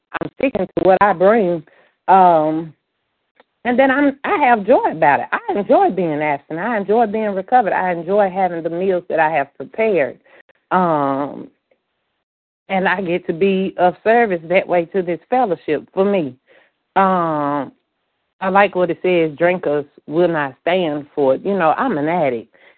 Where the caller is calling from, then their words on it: Tennessee, United States; in Tennessee.